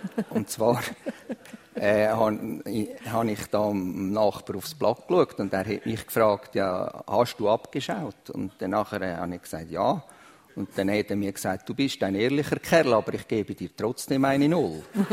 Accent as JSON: {"language": "German", "town": "Seewen", "country": "Switzerland", "tie": "born or raised there", "said": "ich bin da in Seewen aufgewachsen"}